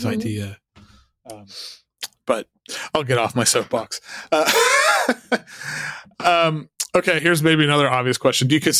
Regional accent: Oklahoma, United States; Even growing up in Oklahoma, somehow I've never seen her

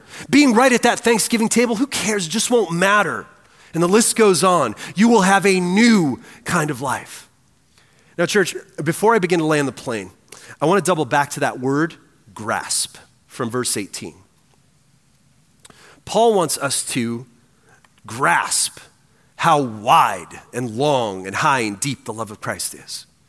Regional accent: Turlock, California, United States; Church, growing up in Turlock, about 5 hours north of here, Turlock, California

